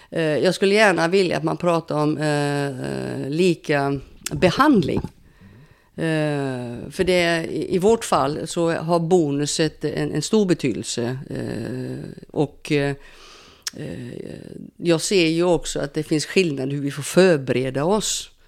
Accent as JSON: {"language": "Swedish", "country": "Sweden", "lives_now": "Brazil", "said": "För mig som svensk så är det självklara saker som borde få ske."}